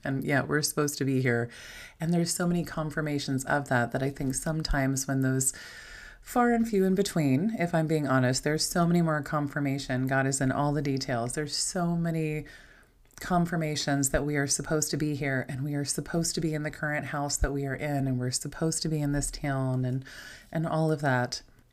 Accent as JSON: {"language": "English", "region": "Ohio", "country": "United States", "tie": "born or raised there", "also_born_or_lived": "Louisiana", "said": "I was randomly born in Louisiana, but I wasn't raised there. I was raised in Ohio, but I wasn't born there."}